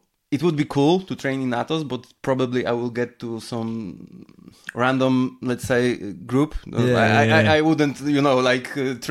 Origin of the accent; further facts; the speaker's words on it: Poland; English is a second language; We were using our jackets, and we are from Poland. We are used to it.